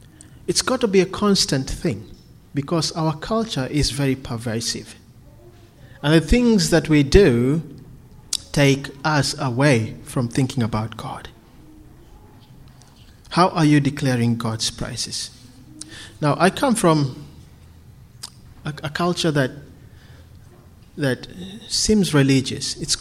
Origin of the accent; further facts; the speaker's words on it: Kenya; English is a second language; moved away as an adult; now in Australia; Yeah, I come from Kenya. I come from Africa.